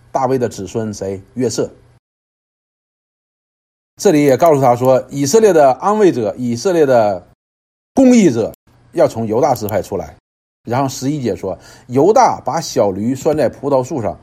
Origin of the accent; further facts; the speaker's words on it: Northeast China, China; 驴呢我们东北人一般说谁说哪个男孩子不好，像驴一样就是乱踢乱蹬嘛